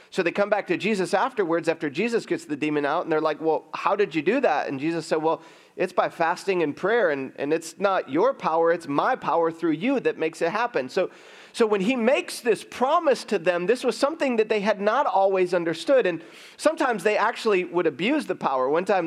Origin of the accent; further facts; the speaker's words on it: Michigan, United States; One time growing up in Michigan, I lived in this dark gray town that was dark like 7 months of the year.